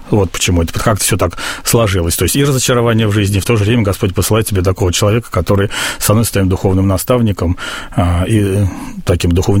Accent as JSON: {"language": "Russian", "region": "Moscow", "country": "Russia", "said": "как бы москвич, с северный человек по менталитету, да, европейский"}